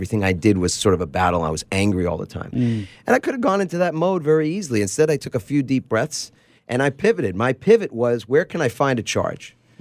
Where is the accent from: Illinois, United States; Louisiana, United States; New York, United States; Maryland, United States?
New York, United States; So even though I grew up in New York, that was my environment.